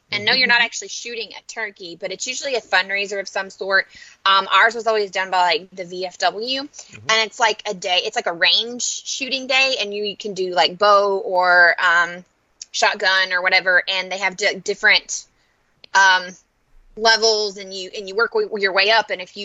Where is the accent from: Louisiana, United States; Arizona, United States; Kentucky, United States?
Kentucky, United States; We're from Kentucky. Like, seriously, you getting some ammo.